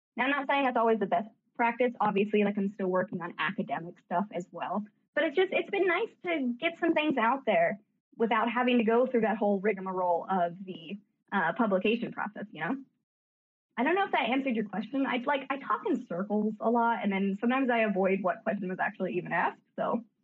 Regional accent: United States; accent: American; now in Ireland; which is funny because I know you guys can probably all tell that my accent is American, but I actually live in Ireland, who's the Euro.

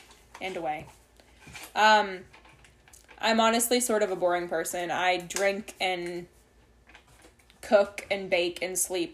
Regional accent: Wheeling, West Virginia, United States; born there; Wheeling, West Virginia.

